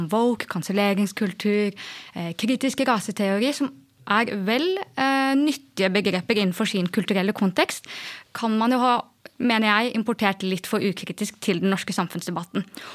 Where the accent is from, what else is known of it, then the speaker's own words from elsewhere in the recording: Askim, Østfold, Norway; Jeg er jo fra Indre Østfold i Askim